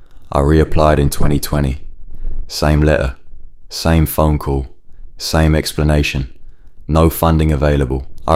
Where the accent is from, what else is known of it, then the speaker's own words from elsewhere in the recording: Catford, London, United Kingdom; I grew up in Catford, left school, and worked in a warehouse for a few years.